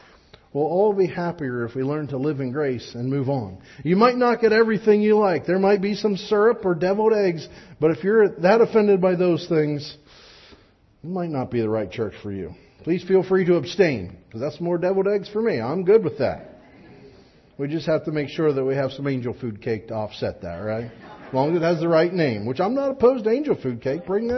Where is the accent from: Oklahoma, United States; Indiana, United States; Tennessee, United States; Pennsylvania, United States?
Pennsylvania, United States; I'm from Juniata County. And Perry County is very similar.